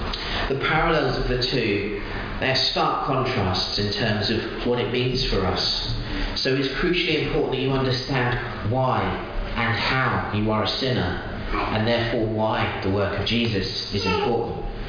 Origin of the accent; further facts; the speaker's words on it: United Kingdom; as British people, I think we're all British, we love a queue.